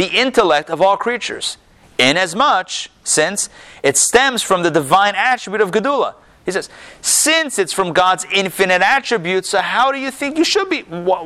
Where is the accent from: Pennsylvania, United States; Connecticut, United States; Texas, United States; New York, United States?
Pennsylvania, United States; Pittsburgh; I grew up in Pittsburgh. I know, I grew up in Pittsburgh, so huge.